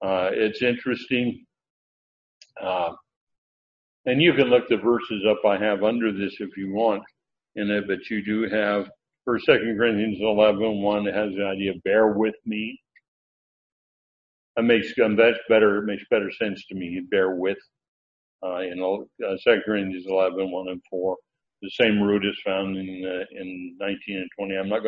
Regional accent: Washington, United States; because we were raised in Eastern Washington. I went to high school, graduated from high school in Eastern Washington.

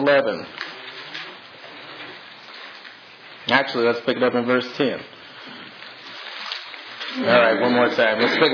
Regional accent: Oklahoma, United States; But I never lost my love for my home state of Oklahoma. It was always in the back of my mind that I love the state of Oklahoma. That's where I'm from.

